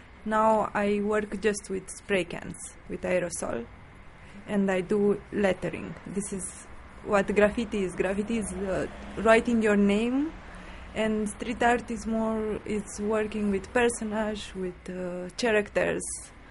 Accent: Bucharest, Romania; I'm from Bucharest.

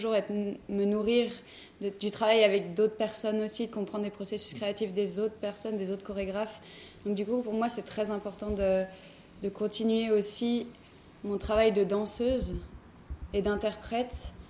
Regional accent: France; now in Geneva, Switzerland; je suis danseuse et chorégraphe basée à Genève. Je suis française à la base.

